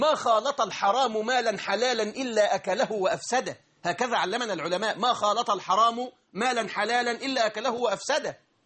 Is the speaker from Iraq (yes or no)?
no; Egypt; يعني الفول مثلا والطعميه دلوقتي في حاجه اقل منه عندنا في مصر؟ مفيش.